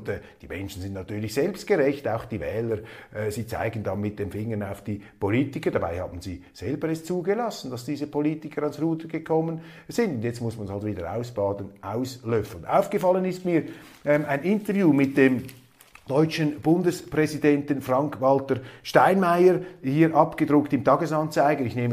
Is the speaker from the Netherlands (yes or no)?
no; Switzerland; Und als Schweizer empfinde ich das auch als Privileg